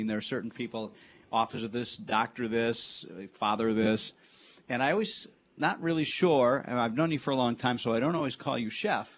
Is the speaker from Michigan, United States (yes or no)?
yes; Detroit, Michigan, United States; my hometown, which is Detroit, which is just in such sad shape.